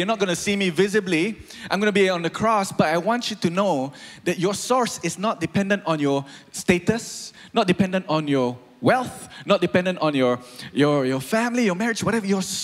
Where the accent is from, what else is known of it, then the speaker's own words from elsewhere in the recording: Malaysia; before I am Malaysian, before I am a pastor